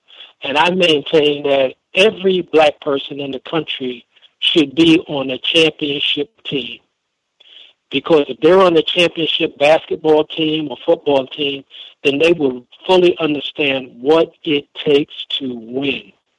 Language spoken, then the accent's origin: English; Brooklyn, New York, United States; I grew up in Brooklyn and met a lot of beautiful, beautiful brothers.